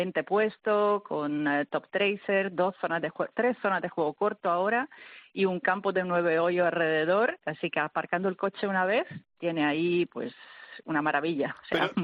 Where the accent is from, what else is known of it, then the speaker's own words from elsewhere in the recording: Italy; Spanish is a second language; now in Marbella, Spain; porque bueno, soy italiana, y ya volveré en Suiza también, antes de volver a Marbella